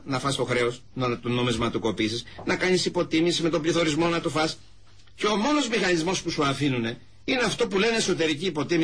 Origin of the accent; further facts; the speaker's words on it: Greece; Ναι, εντάξει, και εγώ είμαι κομπλεξικός, αλλά όχι επειδή είμαι Έλληνας ή επειδή ξέρω εγώ δεν είμαι. Ξέρεις, ορισμένοι άνθρωποι και Έλληνες το έχουμε εδώ αυτό το ελάττωμα.